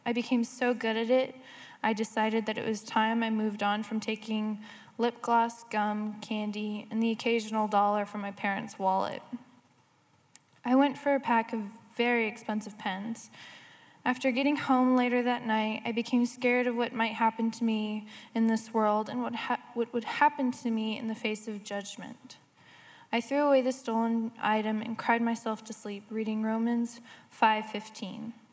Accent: Dallas, Texas, United States; also born or lived in Alabama; I was born in Alabama, but by the grace of God, I grew up in Dallas, Texas.

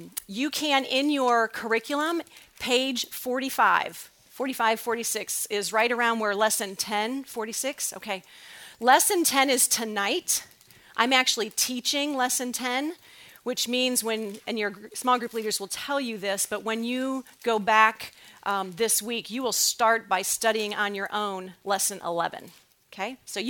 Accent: Illinois, United States; now in Dallas, United States; We are originally from Illinois.

